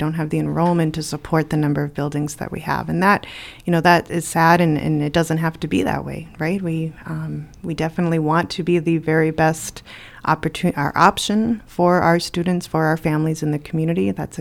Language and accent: English; Aurora, Colorado, United States; that I'm from Colorado. I'm from Aurora, Colorado, and was teaching first grade when Columbine happened.